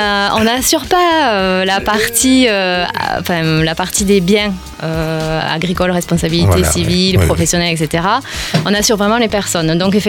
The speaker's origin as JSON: {"language": "French", "town": "Auch", "region": "Occitanie", "country": "France", "tie": "born or raised there", "said": "je suis née à Auch. J'ai toujours été gersoise."}